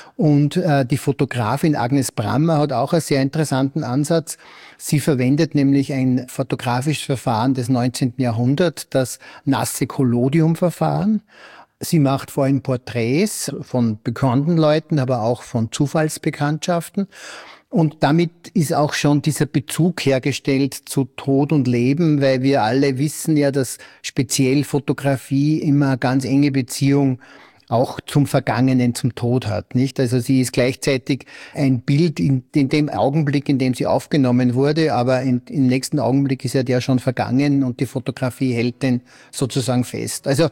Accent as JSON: {"language": "German", "town": "Laakirchen", "region": "Upper Austria", "country": "Austria", "said": "ich bin ja aus Laakirchen, also ganz in der Nähe von Gmunden"}